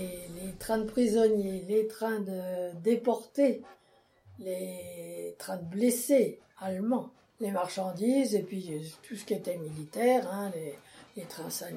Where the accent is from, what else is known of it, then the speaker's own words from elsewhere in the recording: Villiers-sur-Marne, Île-de-France, France; born there; Je suis née à Villiers-sur-Marne le 1er mars 1932.